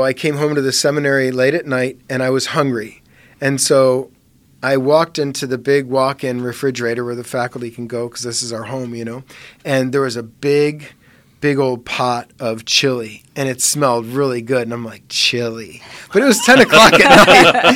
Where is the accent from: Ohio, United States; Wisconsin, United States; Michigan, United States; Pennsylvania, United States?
Ohio, United States; Parma; So I grew up in Parma and went to grade school and high school in Parma Heights